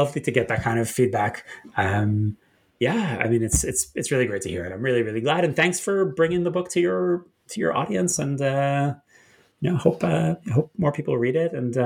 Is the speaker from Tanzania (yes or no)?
no; Canada; I'm from Canada